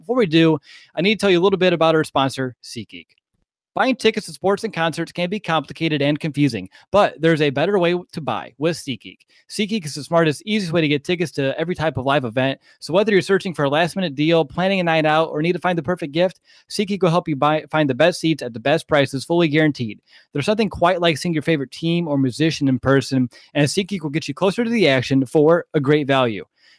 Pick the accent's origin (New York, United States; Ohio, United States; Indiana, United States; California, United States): Indiana, United States; I'm from Indiana.